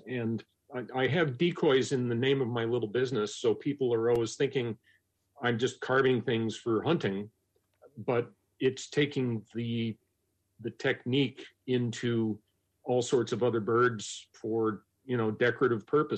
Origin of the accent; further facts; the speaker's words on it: East Coast, United States; now in Juneau, United States; Although I knew a little bit about decoys from growing up on the East Coast, when I lived here in Juneau